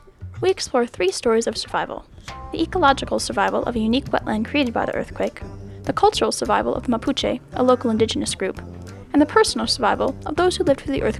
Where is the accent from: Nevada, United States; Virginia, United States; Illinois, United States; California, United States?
Illinois, United States; I'm from Illinois.